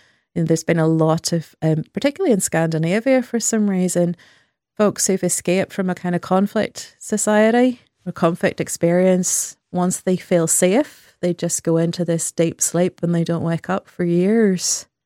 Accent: Northern Ireland, United Kingdom; where I grew up in County Antrim, there were a lot of bachelor farmers.

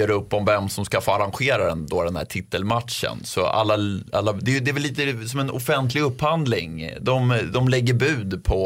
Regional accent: Armenia; now in Sweden; jag kommer också från Armenien

